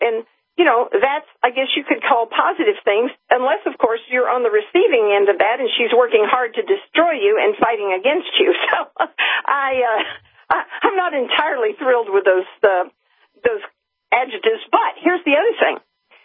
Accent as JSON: {"language": "English", "town": "Hot Springs", "region": "Arkansas", "country": "United States", "tie": "born or raised there", "said": "I mean, you got to remember, we grew up in Hot Springs. Our families were friends for years."}